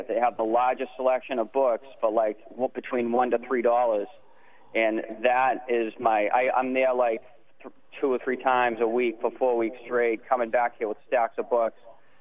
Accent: Boston, Massachusetts, United States; moved away as an adult; I'm only a Bay Area native for the last 6 years. I'm from Boston originally.

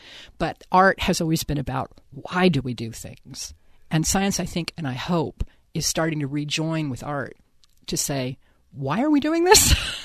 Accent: San Francisco, California, United States; I'm from San Francisco, and my husband says everyone in San Francisco talks about the next meal at the meal they're eating

